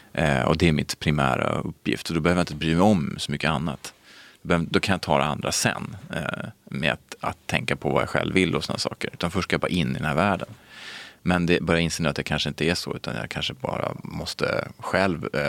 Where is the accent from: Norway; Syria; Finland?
Syria; mitt land där jag kommer från, Syrien